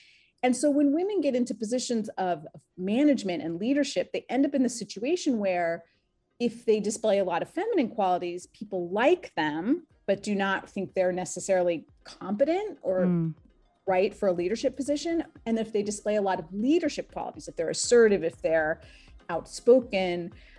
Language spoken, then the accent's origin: English; Idaho, United States; I was on a T-ball team when I was growing up in Idaho.